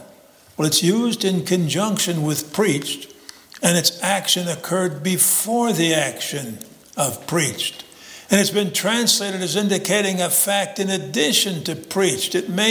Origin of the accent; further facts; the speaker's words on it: Illinois, United States; Well, you know, when I grew up in Illinois and I moved to North Carolina, as far as I'm concerned, I went down to North Carolina.